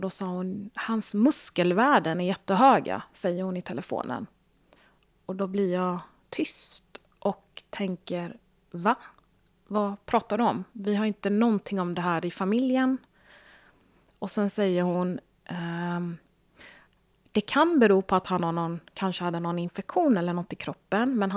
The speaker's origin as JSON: {"language": "Swedish", "country": "Sweden", "tie": "born or raised there", "said": "Vi har ett indiskt påbrå. Jag är född och uppvuxen i Sverige, men mina föräldrar är från Indien."}